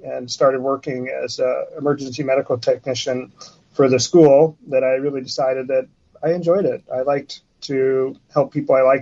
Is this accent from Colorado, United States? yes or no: yes; Colorado, United States; I'm originally from Colorado.